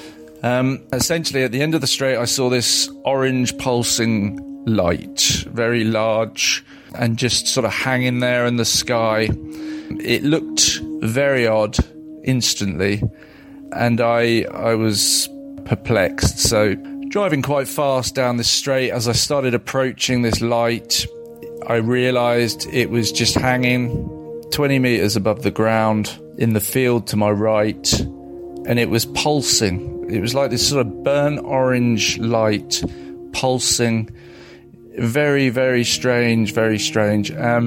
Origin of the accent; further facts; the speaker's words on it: South East England, United Kingdom; the little village that I grew up in Surrey.